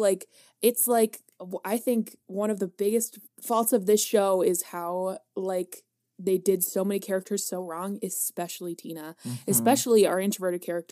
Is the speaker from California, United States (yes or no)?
yes; California, United States; I'm from California. Sorry, not an international listener.